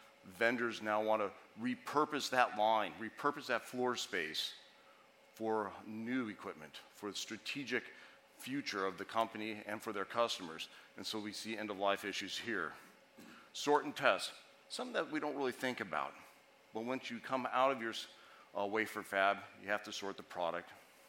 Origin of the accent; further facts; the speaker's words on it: Montana, United States; Although I'm from Montana, so that might be considered Southern Canada.